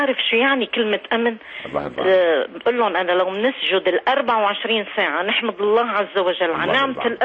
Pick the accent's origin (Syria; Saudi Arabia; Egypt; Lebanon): Lebanon; إنه أنا أساسا لبنانية وربيت ولادي بالفترة اللي كان فيها الحرب اللبنانية الأهلية